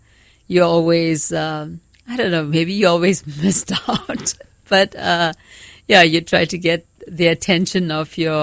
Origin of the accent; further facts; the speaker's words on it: Durban, KwaZulu-Natal, South Africa; moved away as an adult; I grew up in Durban, South Africa. That's where I was born. Yeah. And it's called Reservoir Hills. That's where I went to school. And that's where I lived